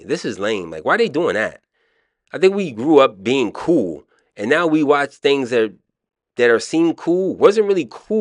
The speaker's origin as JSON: {"language": "English", "region": "Maryland", "country": "United States", "accent": "Maryland", "said": "I'm showing my Maryland accent."}